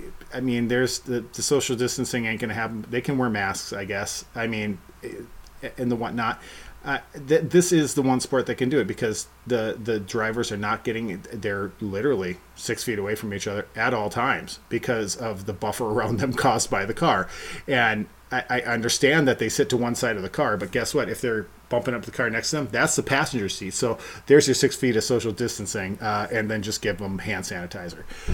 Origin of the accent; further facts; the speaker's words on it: Wisconsin, United States; maybe it's a little bit of a product that I'm from the Northwoods, Wisconsin, so I'm a little bit of a hillbilly redneck myself